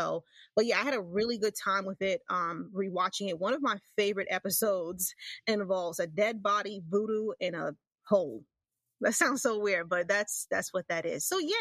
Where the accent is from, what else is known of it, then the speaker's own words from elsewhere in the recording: New York, United States; because, you know, I'm from New York, I'm from, even though, you know, New York is considered where I live upstate, but it's not, it's like right there.